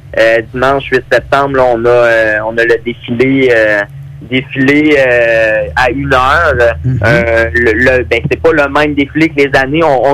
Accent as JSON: {"language": "French", "town": "Saint-Tite", "region": "Quebec", "country": "Canada", "tie": "born or raised there", "said": "En plus, je suis natif de Saint-Tite."}